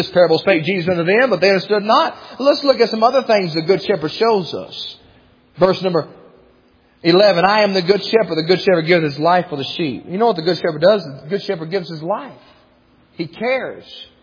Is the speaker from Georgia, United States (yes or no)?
no; Cleveland, Tennessee, United States; I'm from Cleveland, Tennessee. It's the Church of God headquarters, man.